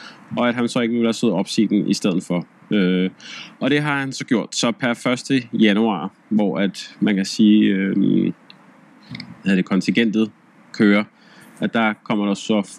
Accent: Husum, Capital Region of Denmark, Denmark; der hvor jeg kommer fra Husum af

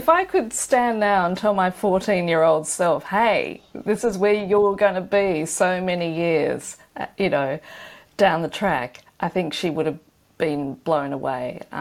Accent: Australia; I think you can tell by my accent, I'm a very proud Australian.

